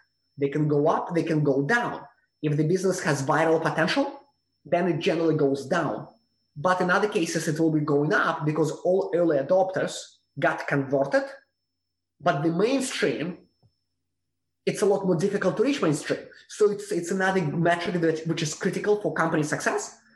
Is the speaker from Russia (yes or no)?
yes; Russia; English is a second language; moved away as an adult; now in United States; I grew up in Russia, and I came to the US when I was 21 in 2004. I was trained in Russia as a lawyer